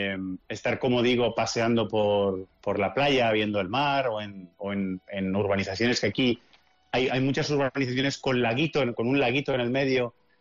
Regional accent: Cuenca, Castilla-La Mancha, Spain; porque yo soy de Cuenca y las Navidades en Cuenca son muy frías

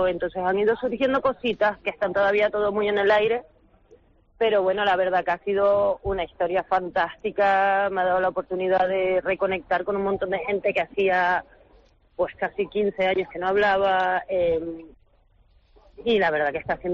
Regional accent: Canary Islands, Spain; accent: Canarian; also born or lived in Barcelona, Spain; Yo nací en Tenerife, soy de allí, me siento muy orgullosa de ser de allí, aquello es un pequeño paraíso, pero sí que es verdad que tengo raíces francesas, sí que es verdad que viví muchos años en Barcelona y en otras partes del mundo

